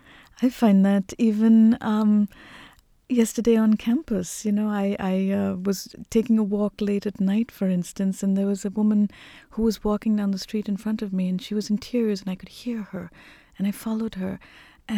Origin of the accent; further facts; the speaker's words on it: Montreal, Quebec, Canada; born there; You know, I was born in Montreal.